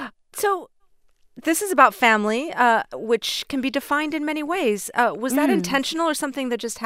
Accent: Miami, Florida, United States; Yeah, I do, actually. I grew up in Miami, so not that far, but far enough.

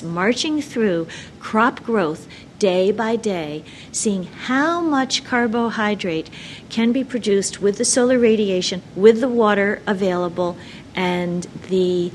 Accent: Scarsdale, New York, United States; I am from Scarsdale, New York, which is a suburb, an archetypal suburb of New York City.

